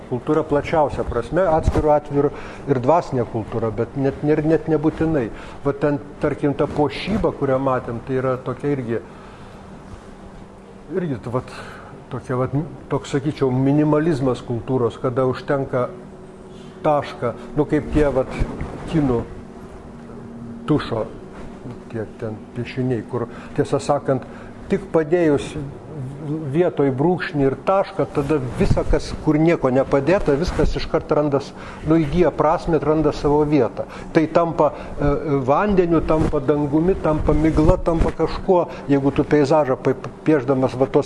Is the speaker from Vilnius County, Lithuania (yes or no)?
yes; Vilnius, Vilnius County, Lithuania; born there; Aš Vilniuje gimęs esu, neturėjau jokios, va, tai niekada, kaimo sodyba niekada nėra buvusi mano tėviškė